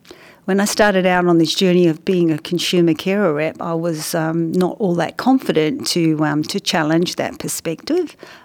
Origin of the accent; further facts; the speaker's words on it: Perth, Western Australia, Australia; from Perth in Western Australia.